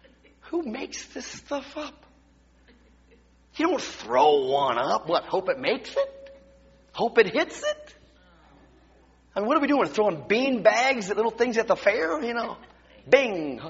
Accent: United States; I am an American. I have a USA passport. I thank God I am American.

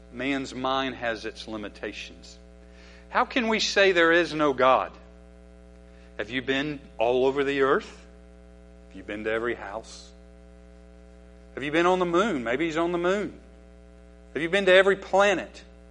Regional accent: United States; And so I looked at those a few times just because I'm an American guy.

